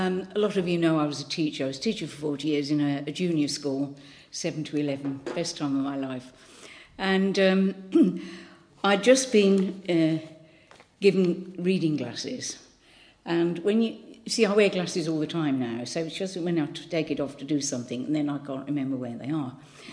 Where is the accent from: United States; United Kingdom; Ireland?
United Kingdom; Birmingham, West Midlands; moved away; most of you know that I don't come from this part of the world. I come from Birmingham. I have lost most of my accent, because when I moved down here, I used to talk like this, you know.